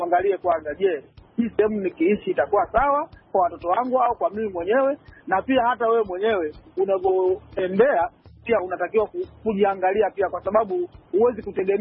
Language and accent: Swahili; Tanzania; now in United States; maisha niliyokulia kule kwetu Tanzania